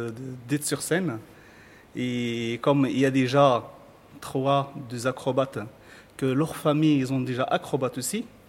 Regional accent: Morocco; En fait, on est tous des Marocains.

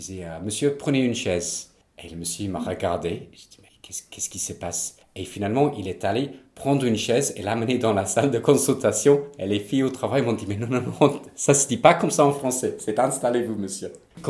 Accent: England, United Kingdom; French is a second language; moved away as an adult; now in Paris, France; les gens, ils se rendent compte que je suis anglais.

